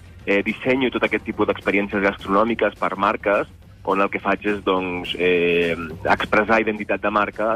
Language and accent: Catalan; Catalonia, Spain; Jo soc de la TEA, de la Terra Alta.